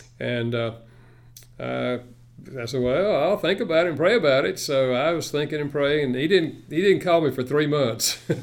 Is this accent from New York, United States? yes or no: no; China Grove, North Carolina, United States; Well, I grew up in China Grove, a few miles south of here.